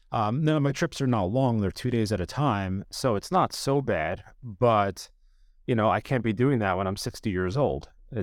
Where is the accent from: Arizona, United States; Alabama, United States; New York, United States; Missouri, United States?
New York, United States; Long Island; from Long Island, New York.